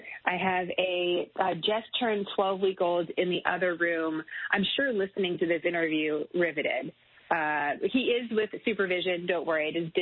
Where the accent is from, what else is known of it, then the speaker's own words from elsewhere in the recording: San Francisco, California, United States; Nancy Pelosi's from my hometown of San Francisco, right? And now I'm living in the South in Texas.